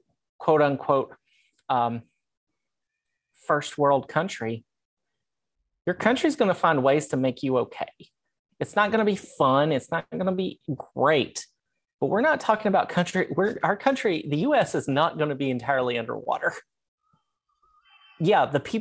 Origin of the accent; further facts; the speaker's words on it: Tennessee, United States; And houses, like I'm from Tennessee, it can get cold.